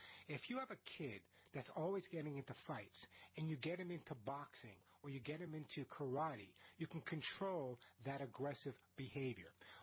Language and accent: English; Long Island, New York, United States; even though I grew up on Long Island, really near the beach